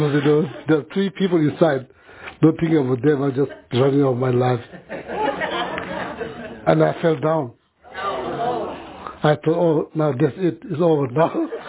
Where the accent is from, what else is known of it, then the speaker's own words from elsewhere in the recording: Tibet, China; Usually, that in my hometown, we have many of them in Tibet, of course.